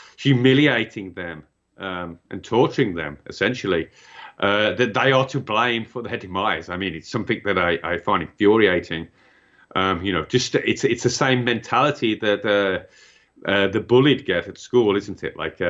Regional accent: England, United Kingdom; I mean, I'm from England, right?

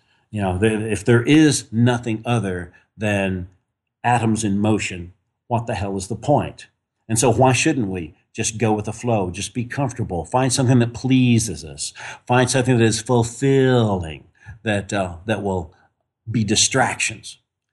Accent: Texas, United States; I grew up in Texas. And every young man who grows up in Texas, or at least in my generation who grew up in Texas, was filled with the story of the Alamo

